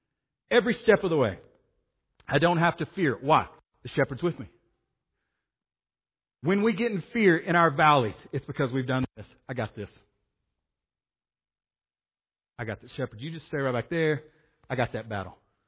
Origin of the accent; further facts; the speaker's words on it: Arkansas, United States; And I was like, I'm not real smart. I am from Arkansas.